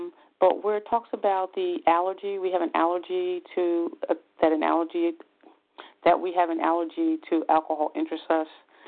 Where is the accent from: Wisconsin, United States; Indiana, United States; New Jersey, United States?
New Jersey, United States; I'm from South Jersey.